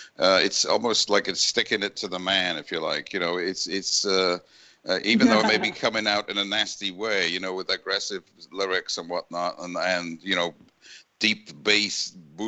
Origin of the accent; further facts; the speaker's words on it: Wales, United Kingdom; I grew up in Wales.